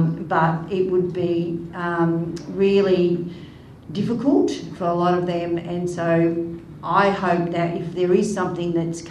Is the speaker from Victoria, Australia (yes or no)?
yes; Geelong, Victoria, Australia; So, for instance, I'm from Geelong